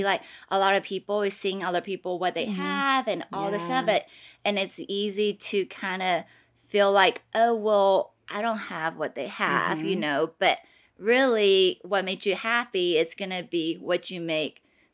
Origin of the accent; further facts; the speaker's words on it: Taiwan; also born or lived in Portland, United States; So I grew up in Taiwan